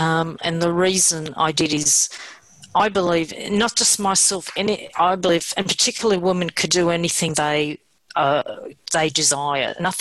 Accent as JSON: {"language": "English", "country": "Australia", "tie": "born there", "said": "I was born in Australia. My mother and father came on the boat in the early 60s, as the immigrants did. And my mother's background is she's from Greece on the island of Crete."}